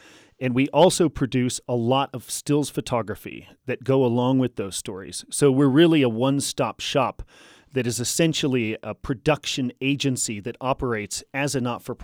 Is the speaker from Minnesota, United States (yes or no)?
no; Paonia, Colorado, United States; born there; That's correct. I was born in Paonia, but we're a fourth-generation Aspen family.